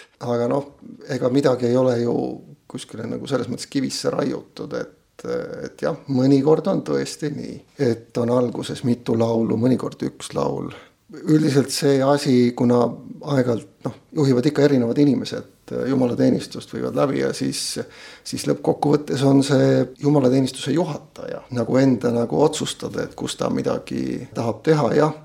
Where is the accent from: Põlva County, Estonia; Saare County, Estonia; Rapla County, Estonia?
Rapla County, Estonia; Kohila; also born or lived in Pärnu; Mina sündisin pastori peres Pärnu Metodisti koguduse keskel. Sealt kolisime Kohilasse, usule tulin Kohila Baptisti koguduses.